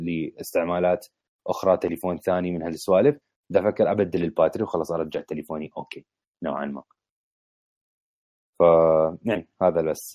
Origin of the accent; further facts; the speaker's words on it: Jordan; يعني عندنا بالاردن هسه تبديل الباتري نزل فشي صار تقريبا 35 دينار